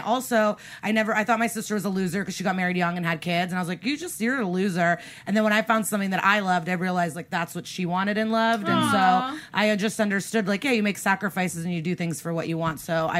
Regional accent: Illinois, United States; So I grew up in the Chicago suburbs, okay.

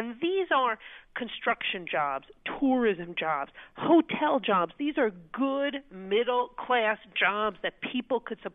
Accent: New York, United States; You know, I'm loud. I'm from New York.

